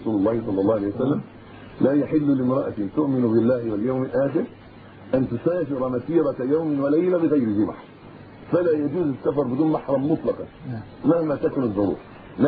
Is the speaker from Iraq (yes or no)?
no; Egypt; حتى عندنا في مصر وفي غيره في كل مكان